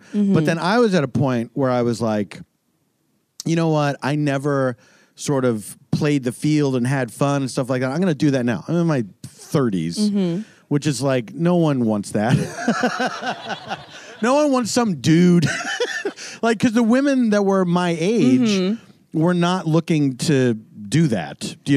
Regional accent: Philadelphia, Pennsylvania, United States; also born or lived in Los Angeles; Like, I grew up in Philadelphia, mm-hmm. but going from the East to the West, you get used to a certain lifestyle in the West.

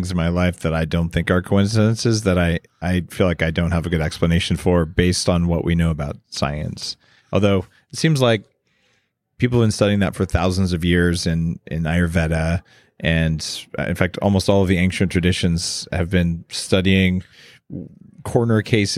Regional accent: New Mexico, United States; And I grew up in New Mexico, and there it's like toadstools, mushrooms are poisonous.

